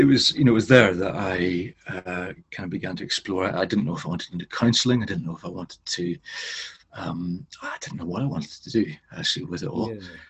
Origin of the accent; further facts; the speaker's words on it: Northern Ireland, United Kingdom; I grew up in Northern Ireland, that's, you know, quite religious.